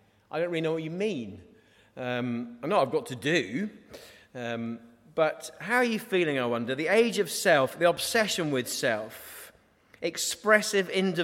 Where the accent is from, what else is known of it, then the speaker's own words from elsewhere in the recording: East of England, United Kingdom; It was a classic sort of Norfolk shooting party. You know, people in Norfolk, I'm from Norfolk, are inbred.